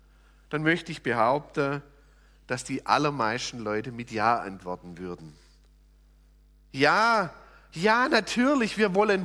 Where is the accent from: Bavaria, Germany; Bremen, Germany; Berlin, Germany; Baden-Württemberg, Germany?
Baden-Württemberg, Germany; Kuchen; wir kommen beide aus Kuchen. Ich bin dort in der Evangelischen Landeskirche